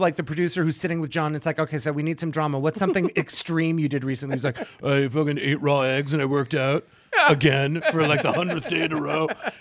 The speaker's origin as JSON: {"language": "English", "region": "London", "country": "United Kingdom", "tie": "born there", "said": "I was born in London."}